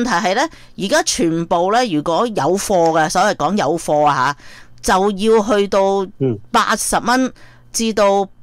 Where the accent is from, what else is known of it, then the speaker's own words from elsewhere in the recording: Hong Kong; 我哋香港人咧就極少